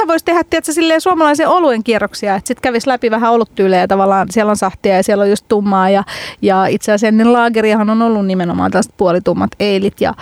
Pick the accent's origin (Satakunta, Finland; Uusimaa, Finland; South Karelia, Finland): Uusimaa, Finland; Helsinki; Ja kun minä olin Helsingistä kotoisin, niin meillä näitä vielä oli siellä Töölön nurkilla, missä minäkin olin pieni.